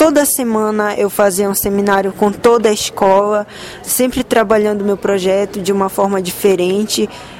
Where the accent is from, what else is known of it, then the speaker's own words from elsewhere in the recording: Terra Santa, Pará, Brazil; eu tenho 13 anos, sou da cidade de Terra Santa, localizado no oeste do Pará